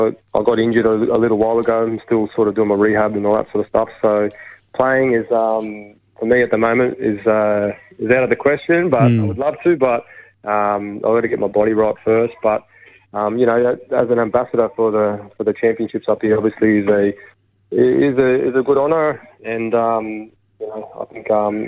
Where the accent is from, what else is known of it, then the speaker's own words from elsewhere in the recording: Taree, New South Wales, Australia; especially being Indigenous and near my hometown of Taree was something special as well.